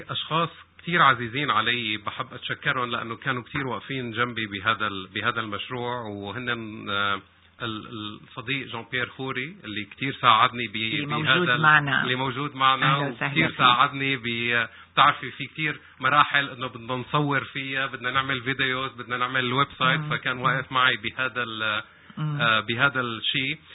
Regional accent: Aleppo, Aleppo Governorate, Syria; مبدئيا لأنه أنا حلبي

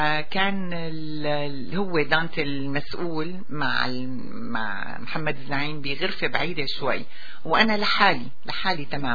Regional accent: Syria; تحييكم من بلدي سوريا

